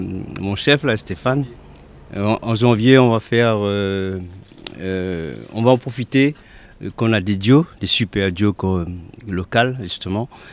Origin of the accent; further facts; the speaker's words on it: Réunion; now in Montpellier, France; parce que je suis réunionnais. Et tout mon parcours s'est fait à La Réunion, en cuisine traditionnelle. C'est arrivant en métropole, je suis arrivé à Montpellier.